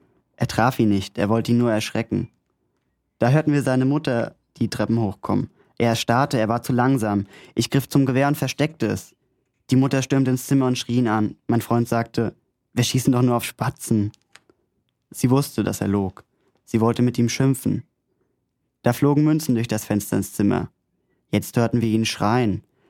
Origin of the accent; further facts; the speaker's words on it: Rinderbügen, Hesse, Germany; Ich komme aus Rinderbügen. Das sagt jetzt wahrscheinlich niemandem was. Das liegt bei Büdingen und ja, schönes Städtchen.